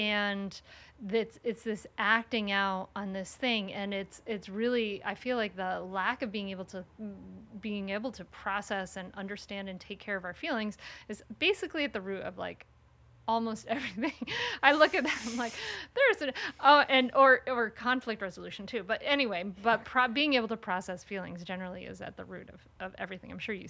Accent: Rhode Island, United States; No, it's so great because I grew up in Rhode Island and now I live in Delaware and no one says anything is wicked anything anymore.

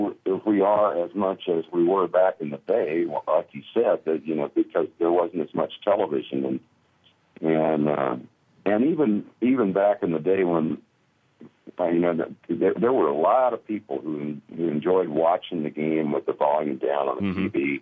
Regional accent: Lincoln, Nebraska, United States; I grew up in Lincoln, and you guys won't relate to any of these names.

